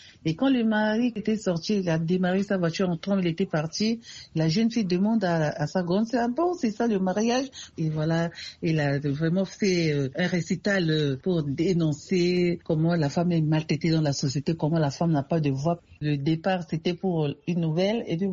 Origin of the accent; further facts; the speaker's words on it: Central African Republic; Il y a un très grand festival international de contes et de l'oralité chaque année chez nous en Centrafrique